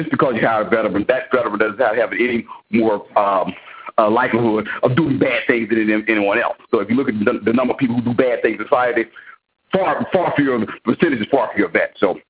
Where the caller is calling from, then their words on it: Clayton, Missouri, United States; I'm calling from Clayton right now, but I live in St. Charles, and I get my offices in Cottleville, Missouri.